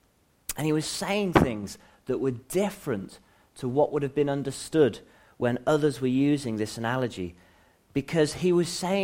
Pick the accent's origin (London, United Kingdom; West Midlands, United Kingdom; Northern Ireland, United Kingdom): West Midlands, United Kingdom; Worcester; As many of you know, I grew up in Worcester, and having misused the majority of my teenage years